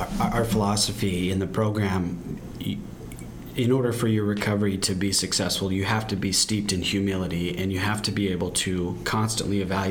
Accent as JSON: {"language": "English", "region": "New Mexico", "country": "United States", "tie": "born or raised there", "moved": "as an adult", "said": "When I turned 20, I tried to pull myself out of it. I moved from my home state, New Mexico, to Utah."}